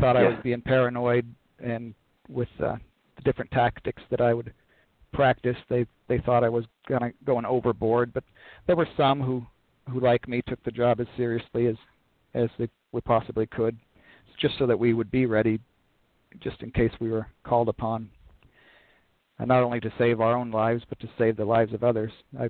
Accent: Port Orchard, Washington, United States; I grew up in Port Orchard, Washington, Washington State, and my family had a long military history.

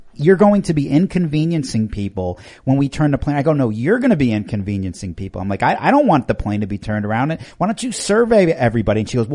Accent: New York, United States; I told you, I grew up in New York.

